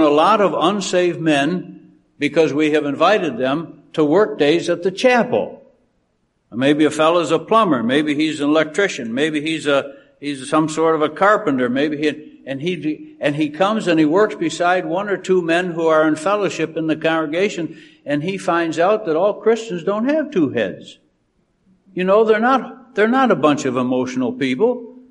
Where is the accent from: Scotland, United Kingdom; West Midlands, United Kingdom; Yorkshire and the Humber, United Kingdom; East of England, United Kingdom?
Scotland, United Kingdom; I'm a Scotsman